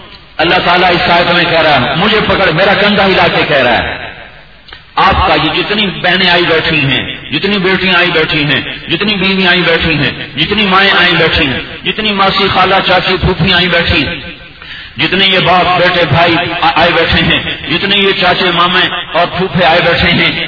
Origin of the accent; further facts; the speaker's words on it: Multan, Punjab, Pakistan; حالانکہ چھوٹا سا ہمارا گاؤں دیہاتی علاقہ ملتان, لیکن گھر گھر میں عورتیں بیٹھ کے قرآن پڑھ رہی ہوتی تھیں.